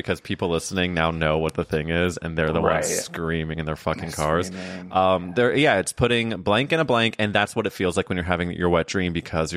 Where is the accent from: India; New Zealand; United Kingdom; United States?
United States; Midwest; But listen, I'm also a Midwesterner, so I'm with you.